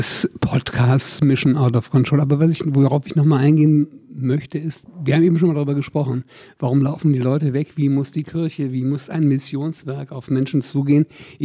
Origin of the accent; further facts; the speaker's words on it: Berlin, Germany; Ich komme aus Berlin, da gibt es die auch.